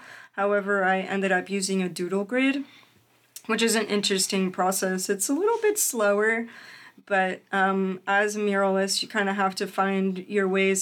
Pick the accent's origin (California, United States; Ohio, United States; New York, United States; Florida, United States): Florida, United States; because I'm here from Florida